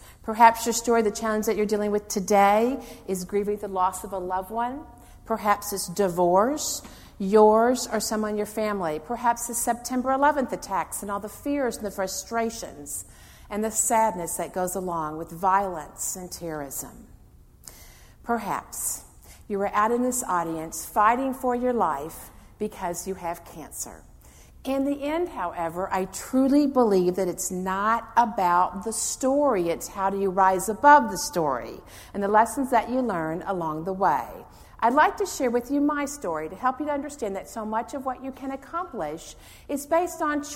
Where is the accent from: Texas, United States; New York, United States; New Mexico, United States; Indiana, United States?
Texas, United States; Pasadena; I was born and raised in Pasadena, Texas.